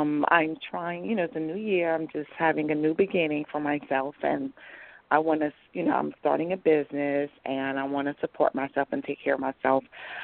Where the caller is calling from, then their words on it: New York, United States; New York.